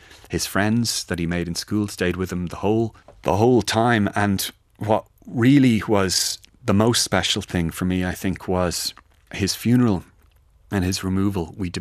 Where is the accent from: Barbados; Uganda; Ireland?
Ireland; Glasnevin, Leinster; where we grew up in Glasnevin